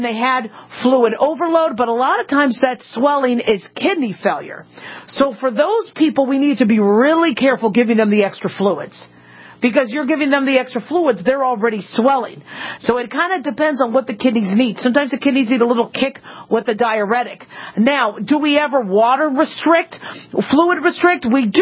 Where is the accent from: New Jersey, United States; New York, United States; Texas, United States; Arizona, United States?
Arizona, United States; Phoenix; also born or lived in Las Vegas, Nevada; You know, growing up in Phoenix and Las Vegas, it's kind of dry, deserty weather, so you need hydration, you need fluid.